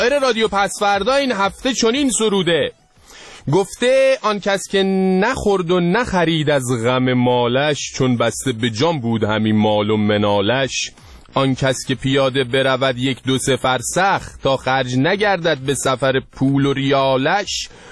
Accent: Iran; ما ایرانیام

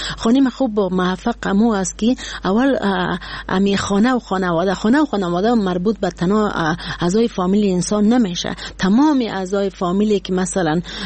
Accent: Badakhshan, Afghanistan; من یک کسی هستم که از بدخشان هستم

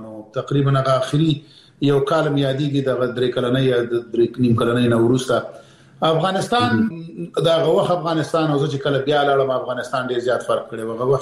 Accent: Peshawar, Khyber Pakhtunkhwa, Pakistan; زه پېښور کې د اول سیب نیولې تر 12 پورې مالته درس ویلې دی. نو زه د پېښور سره شاید دی زیات افغانان داسې وي چې دومره بلد نه وي لکه زه چې په پېښور کې څومره بلد دی، او پېښور کې څومره وخت یې کړی دی.

